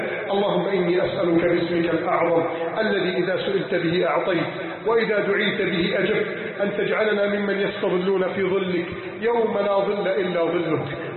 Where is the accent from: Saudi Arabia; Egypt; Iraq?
Egypt; اللهم احفظ بلدنا مصر